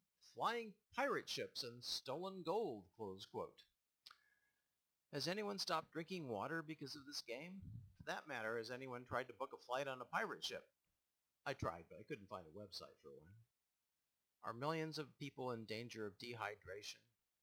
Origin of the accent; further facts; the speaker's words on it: United States; Is there something about a Canadian apology that I don't understand because I'm American?